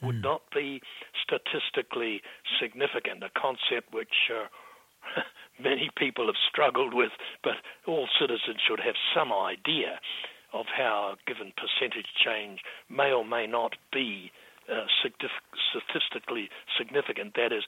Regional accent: New Zealand; I'm proud to say, as a New Zealander

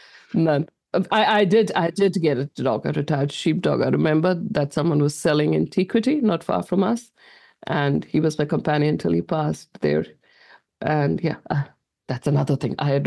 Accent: Delhi, India; now in Waikato, New Zealand; So I come from Delhi, where the temperature was hitting 50 degrees at that point in time.

